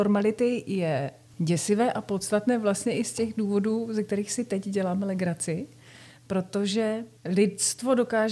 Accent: Bruntál, Moravian-Silesian Region, Czechia; Bruntál baví každého. Právě z těch důvodů, že on je jakýmsi moje rodné město

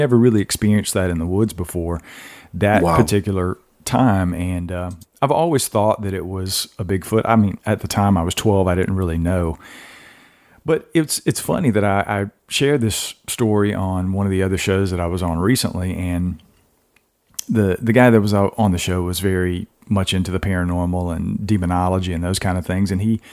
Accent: Georgia, United States; I'm from Georgia originally, you know, Georgia, Florida with a skunk ape, and South Carolina, North Carolina, that Tennessee.

